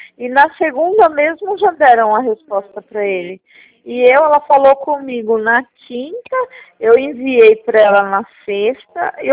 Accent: Cotia, São Paulo, Brazil; Eu sou de Cotia.

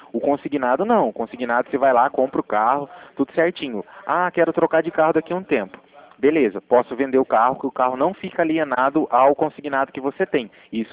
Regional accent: Cornélio Procópio, Paraná, Brazil; Eu falo de Cornélio Procópio no Paraná, no caso. Eu sou do Paraná

